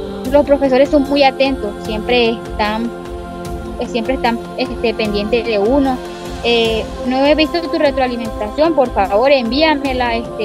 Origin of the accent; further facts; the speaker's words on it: Manaure, La Guajira, Colombia; soy de la etnia Wayú, soy de Manaure, La Guajira.